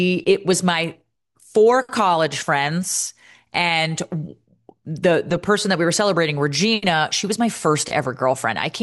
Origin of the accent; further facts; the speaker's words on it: United States; grateful to have grown up in this country. I love America. I love the United States.